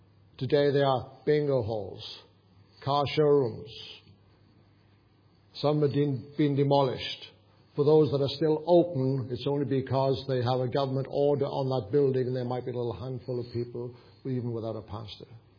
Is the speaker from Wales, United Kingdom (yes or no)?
yes; Wales, United Kingdom; And yet my hometown, which is not far from where the Welsh Revival took place